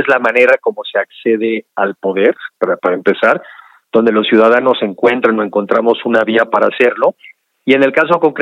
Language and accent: Spanish; Mexico